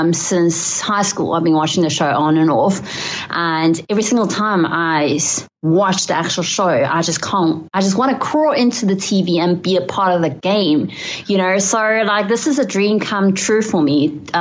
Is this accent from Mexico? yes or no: no; Taiwan; went to a city and a country that I do not know, which is Shanghai, China, because I'm from Taiwan